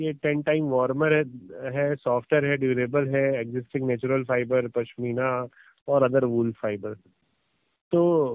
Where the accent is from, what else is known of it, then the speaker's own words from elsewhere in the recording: Fatehpur, Uttar Pradesh, India; हाँ, मैं उत्तर प्रदेश फतेहपुर का रहने वाला हूँ